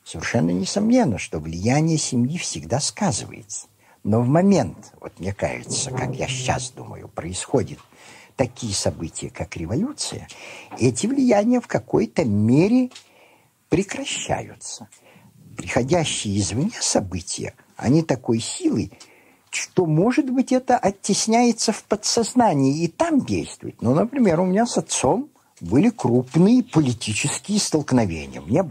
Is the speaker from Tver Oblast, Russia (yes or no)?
yes; Staritsa, Tver Oblast, Russia; Я родился в 1902 году в городе Старице, на северо-запад от Москвы. Мой отец, он не позволил бы себя называть сегодня украинцем. Он сказал бы, что он малорос. Мать моя великоросска. И в Старице была моя родня.